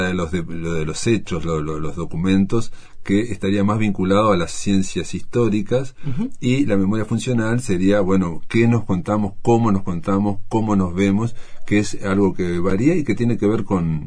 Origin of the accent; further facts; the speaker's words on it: Uruguay; nosotros siempre de alguna forma nos estamos preguntando de dónde venimos